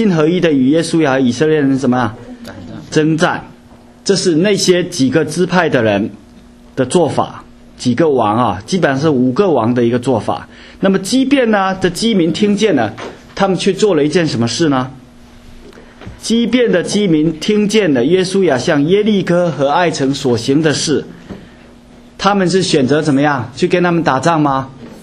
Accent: Fujian, China; 实际上呢，就是本来我们福建人嘛，对不对？我们用福建话讲一句

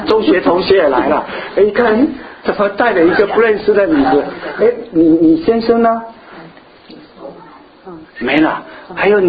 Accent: Xiamen, Fujian, China; 我记得我是在厦门鼓浪屿出生的哈，鼓浪屿我们那个小岛哈，鼓浪屿是个小岛，是 totally 是个 island， 大概只有20000人。

